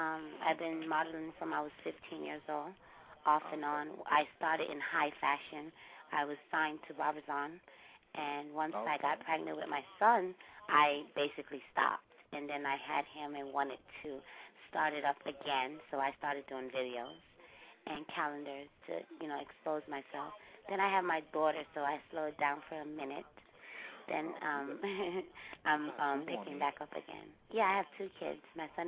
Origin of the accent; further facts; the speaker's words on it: Bahamas; I'm originally from the Bahamas. My mom is Jamaican. My father's from Trinidad.